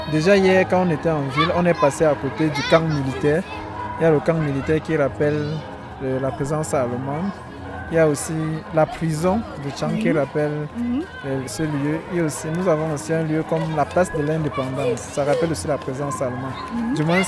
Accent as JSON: {"language": "French", "town": "Bouda", "region": "West", "country": "Cameroon", "tie": "born or raised there", "said": "Pour moi particulièrement, je ne suis pas à Chang. Je suis un natif de Bouda, je suis à Bacham."}